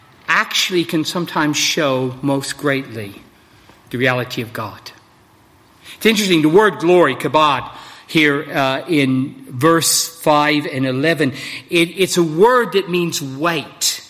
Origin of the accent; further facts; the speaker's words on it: Texas, United States; I grew up in West Texas, which is sometimes called Tornado Alley, down in the southern band of states.